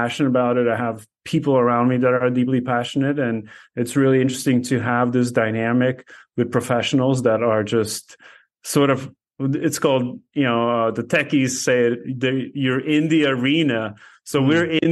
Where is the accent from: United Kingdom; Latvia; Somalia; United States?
Latvia; I had a friend back in Latvia. I'm originally from Latvia.